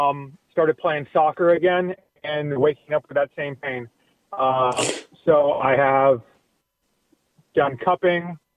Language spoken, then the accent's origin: English; San Diego, California, United States; also born or lived in Tarzana; I was born in Tarzana, grew up in San Diego, and my dad was a salesman.